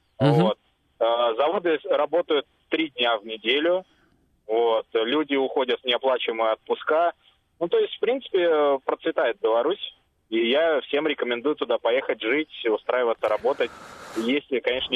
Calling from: Zvenigorod, Moscow Oblast, Russia; Алеша, это вот я пишу … из Звенигорода.

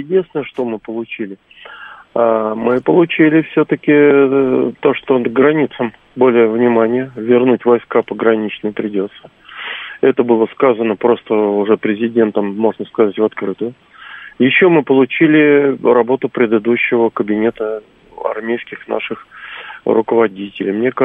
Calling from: Moscow, Russia; я из Москвы.

